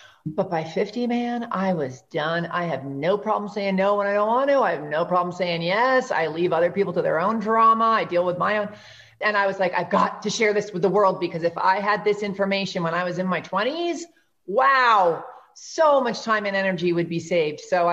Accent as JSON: {"language": "English", "region": "New York", "country": "United States", "said": "I'm from New York. I'm impatient."}